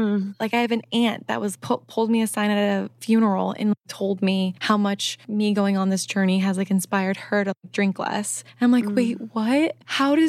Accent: Midwest, United States; I'm from the Midwest

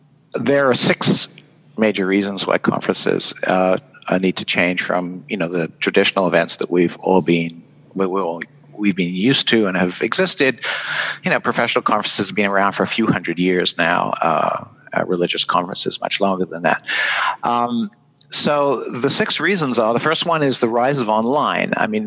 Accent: United Kingdom; moved away as an adult; now in Vermont, United States; I'm a Brit. I did my PhD over there and then fell in love with Vermont.

